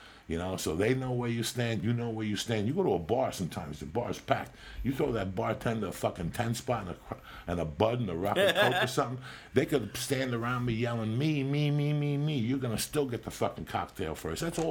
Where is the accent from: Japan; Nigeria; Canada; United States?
United States; New Jersey; You know, I'm from Jersey. I grew up around great delis.